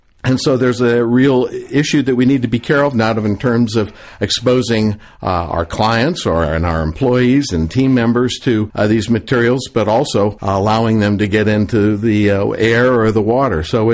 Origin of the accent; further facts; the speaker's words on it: San Francisco, California, United States; I grew up in San Francisco and started sailing on San Francisco Bay as a teenager.